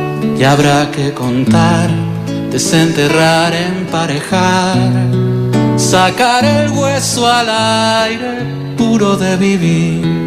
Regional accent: Canary Islands, Spain; Como canario que soy, quiero cantar una canción

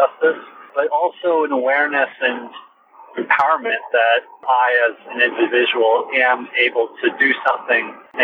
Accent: Indiana, United States; my time growing up in Indiana, in high school, in middle school, et cetera

